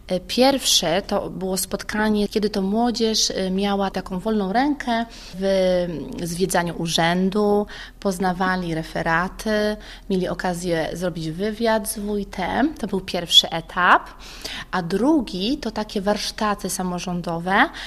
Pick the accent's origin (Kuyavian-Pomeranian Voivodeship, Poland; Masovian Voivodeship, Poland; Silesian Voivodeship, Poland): Kuyavian-Pomeranian Voivodeship, Poland; Lubicz; A temat przewodni tych warsztatów to gmina Lubicz, moja mała ojczyzna.